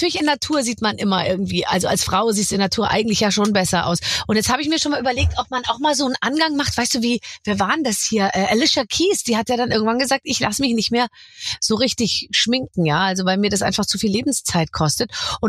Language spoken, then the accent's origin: German; Munich, Bavaria, Germany; wir sind halt so genau gleich alt und wir kommen beide aus München